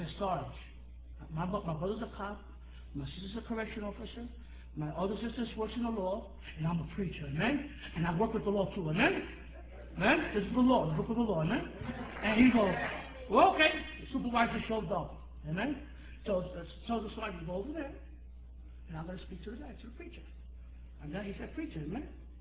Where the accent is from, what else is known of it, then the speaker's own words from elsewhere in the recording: New York, United States; Knowing me, I'm from New York, you know, he don't know me.